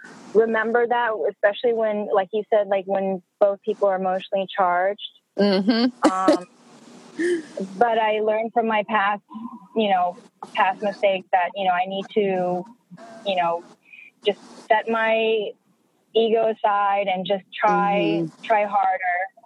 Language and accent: English; Hollywood, California, United States; I'm from Hollywood, California